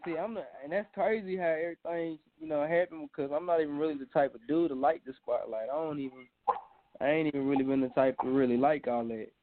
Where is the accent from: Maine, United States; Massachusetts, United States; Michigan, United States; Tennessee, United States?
Tennessee, United States; Alright, I came from Pad, Tennessee, a little small town in Knoxville, Tennessee.